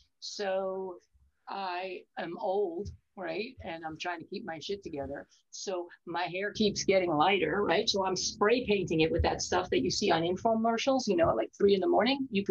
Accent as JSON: {"language": "English", "region": "New York", "country": "United States", "said": "Like, people wear flip-flops, and I'm a New Yorker."}